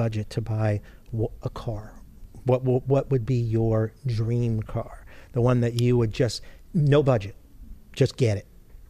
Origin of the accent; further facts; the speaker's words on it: Naples, Campania, Italy; I grew up in Europe, and we lived in Naples, Italy.